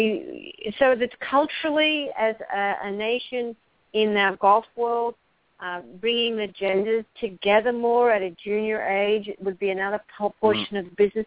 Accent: Australia; I grew up in Australia playing boys and girls all together.

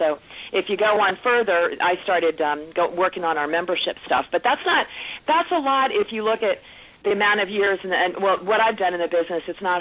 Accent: United States; also born or lived in France; Well, I'm a French citizen and U.S. citizen, but of course I don't sound like it because we came to the U.S. when I was two.

